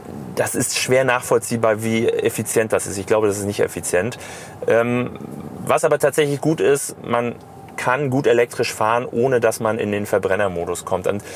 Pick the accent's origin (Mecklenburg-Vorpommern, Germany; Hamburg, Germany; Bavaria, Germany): Mecklenburg-Vorpommern, Germany; als Mecklenburger